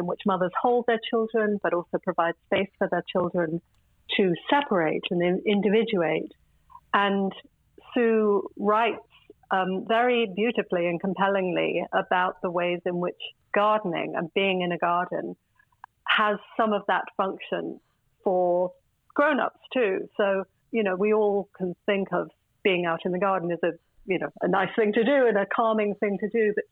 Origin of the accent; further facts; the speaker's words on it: United Kingdom; born there; also born or lived in United States; But as a British person by birth, and then spending 30 years in America, I've come back to Britain